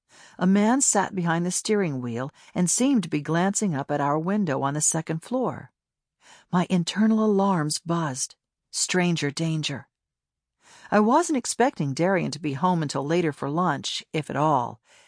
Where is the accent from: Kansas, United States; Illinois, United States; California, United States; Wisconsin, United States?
Kansas, United States; Wichita; who had terrorized my hometown of Wichita, Kansas for three decades.